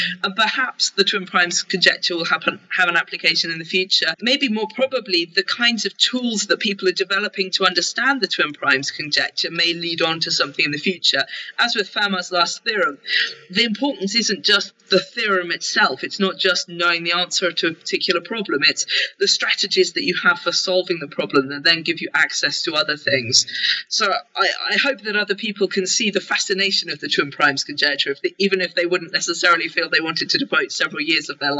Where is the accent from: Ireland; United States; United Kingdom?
United Kingdom; I'm a Brit